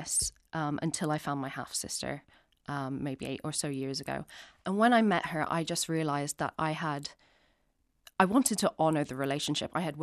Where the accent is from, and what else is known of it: Ireland; born or raised there